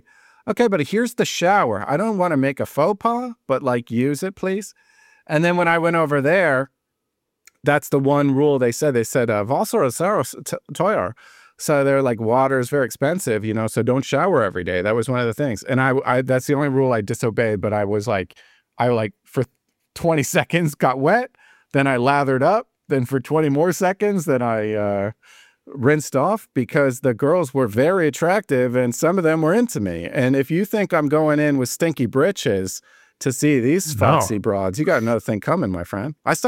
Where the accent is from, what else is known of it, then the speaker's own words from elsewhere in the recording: United States; I was like, okay, like, yeah, she's from France. I'm from America. You're from Germany.